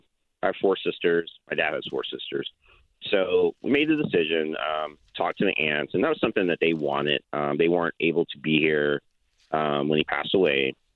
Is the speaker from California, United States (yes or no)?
yes; California, United States; I grew up here in the Bay Area. We always stayed here.